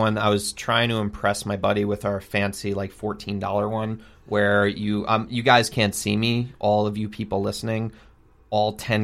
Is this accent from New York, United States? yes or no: yes; New York, United States; I'm a New Yorker, and that's money.